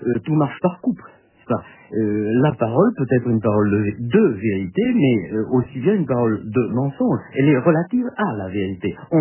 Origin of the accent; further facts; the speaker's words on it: Bordeaux, Nouvelle-Aquitaine, France; je suis bordelais, que je me suis attaché à Bordeaux, que je n'en ai jamais bougé. Je suis né à Bordeaux et que c'est mon lieu, que je n'ai jamais voulu devenir parisien